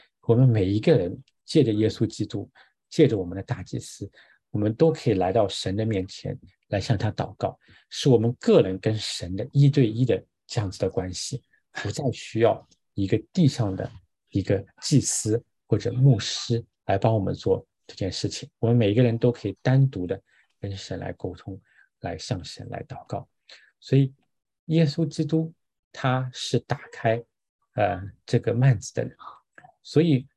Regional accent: China; 按照我们中国人传统，你就要坐月子嘛

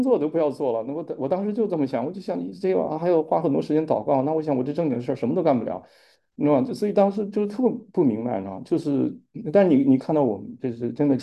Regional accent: China; 他也没有我们中国人努力

